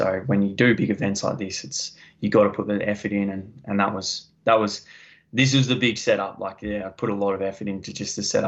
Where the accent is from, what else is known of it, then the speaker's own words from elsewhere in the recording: Victoria, Australia; I am from Eastern Victoria, so born and bred, just pretty much an area out of the city from Victoria. I was very lucky. I grew up on an orchard.